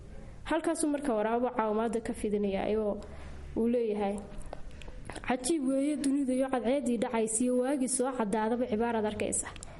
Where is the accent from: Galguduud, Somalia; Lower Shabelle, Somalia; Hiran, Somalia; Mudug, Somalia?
Mudug, Somalia; waxaan ku dhashay gobolka Mudug degmada Tawfiiq Layra, halkaas aan ku soo barbaaray.